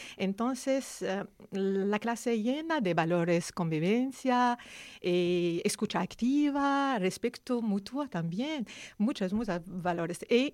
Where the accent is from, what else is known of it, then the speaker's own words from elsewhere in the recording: Morocco; Catalan is a second language; now in Spain; Soc de Marroc.